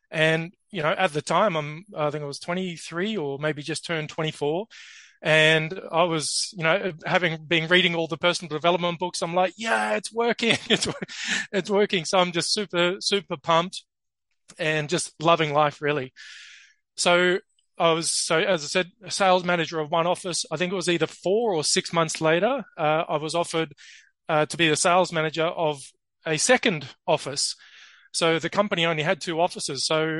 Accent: Australia; now in France; So I live now I'm originally from Australia, but I now live in the south of France.

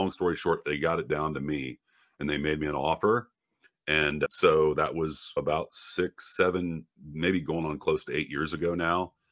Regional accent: Ohio, United States; Yeah, I'm from Ohio.

